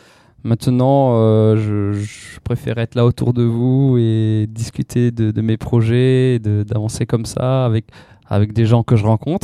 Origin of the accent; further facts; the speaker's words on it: Strasbourg, Grand Est, France; vous savez que je viens de Strasbourg, je suis un Alsacien.